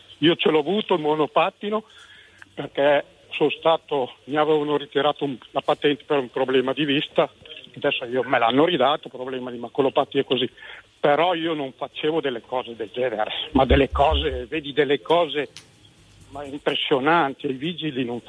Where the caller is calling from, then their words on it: Parma, Emilia-Romagna, Italy; Io sono di Parma.